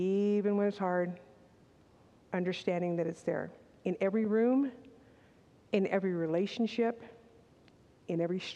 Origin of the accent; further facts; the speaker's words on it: San Diego, California, United States; I'm from San Diego, with the ocean waves crashing and the sun setting.